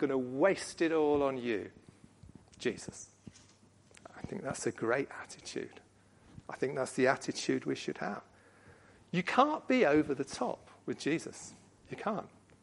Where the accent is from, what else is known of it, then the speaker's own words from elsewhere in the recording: England, United Kingdom; Yeah, but we're English, most of us.